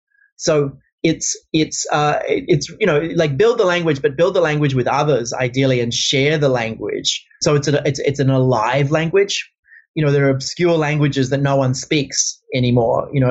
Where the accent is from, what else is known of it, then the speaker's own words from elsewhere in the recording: Australia; I'm originally Australian.